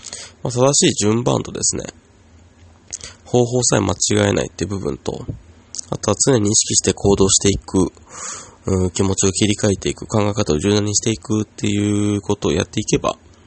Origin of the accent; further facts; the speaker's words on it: Yamanashi, Japan; 地元の山梨の教育委員会で、100人以上の先生の前で講演するっていうのが一つの大きな、夢でして